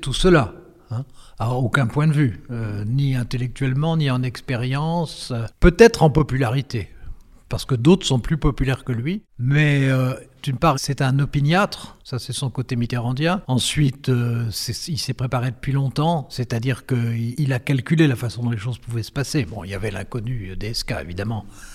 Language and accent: French; France; Bon, mais on est français, voilà, on est différent.